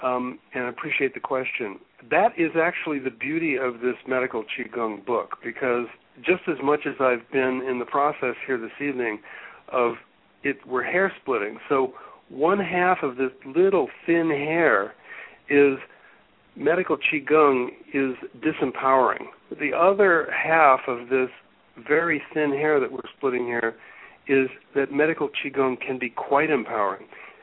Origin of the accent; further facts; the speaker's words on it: Cincinnati, Ohio, United States; born there; I want to just announce to everybody out there, I was born in Cincinnati.